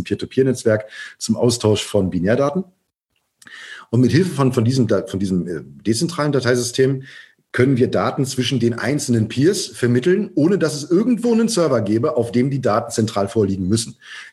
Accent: Germany; Ich bin jetzt in der BRD geboren und groß geworden.

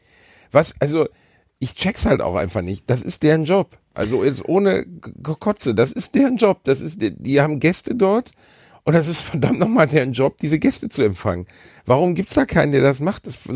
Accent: Gelsenkirchen, North Rhine-Westphalia, Germany; born there; sind auch keine Hochlandrasse. Ich bin in Gelsenkirchen-Rotthausen geboren. Das ist 3 Meter über normal Null. Und 4 Meter unterhalb der Emscher.

